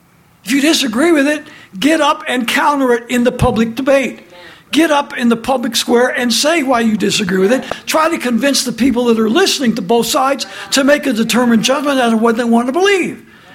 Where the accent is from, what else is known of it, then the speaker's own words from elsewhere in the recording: United States; I was born and raised in America with American citizen parents.